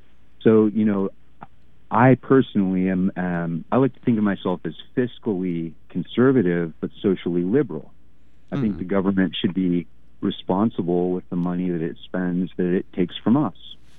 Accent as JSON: {"language": "English", "region": "Texas", "country": "United States", "tie": "born or raised there", "said": "You know, I grew up in Texas."}